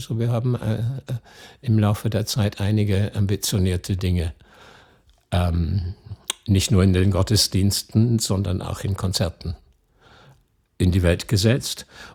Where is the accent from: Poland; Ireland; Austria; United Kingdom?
United Kingdom; North West England; German is a second language; also born or lived in Scotland / Leeds; Dann sind wir, so sagen es die Schotten, ausgewandert nach Nordengland. Zunächst einmal nach Leeds. Kurz danach zogen wir in eine Stadt etwas nördlich von Liverpool an der Nordwestküste Englands namens Southport